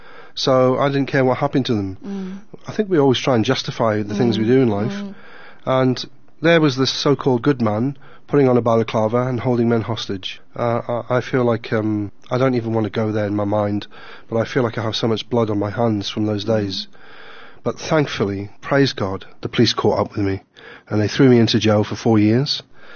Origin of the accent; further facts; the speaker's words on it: South Africa; now in United Kingdom; I was raised in South Africa to be polite, to have respect for your elders, to never swear